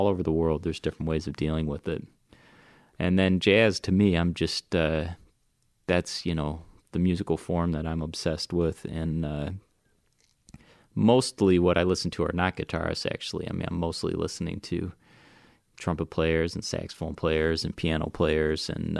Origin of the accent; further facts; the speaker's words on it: Brooklyn, New York, United States; born there; Well, I was born in Brooklyn, and actually my parents had met in college at University of Michigan in Ann Arbor. And so I was born in 1977, and Brooklyn was rough at that time.